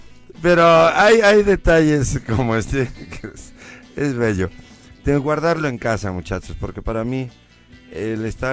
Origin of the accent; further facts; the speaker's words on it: Mexico; Por lo regular nos encanta como mexicanos criticar a los demás